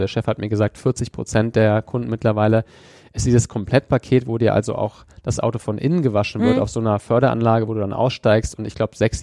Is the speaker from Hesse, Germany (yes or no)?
no; Düsseldorf, North Rhine-Westphalia, Germany; ich bin ja in Düsseldorf geboren und kenne das wirklich noch selber als Kind